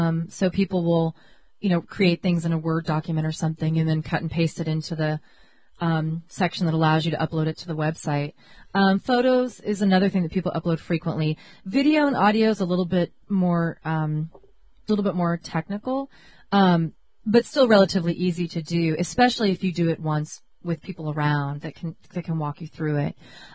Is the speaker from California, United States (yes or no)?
yes; Santa Cruz, California, United States; I went to Santa Cruz Indie Media because I wanted to know what was going on in my hometown.